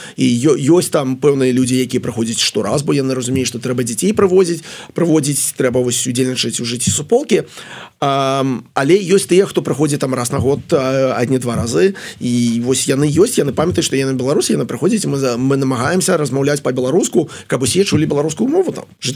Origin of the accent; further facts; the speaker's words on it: Vitebsk, Vitebsk Region, Belarus; я сам з Віцебску